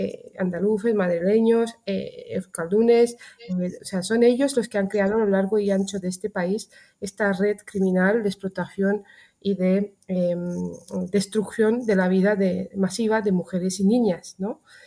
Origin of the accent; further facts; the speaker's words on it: Romania; Spanish is a second language; yo nací en uno de los mayores exportadores de mercancía de la Europa. Vengo de Rumanía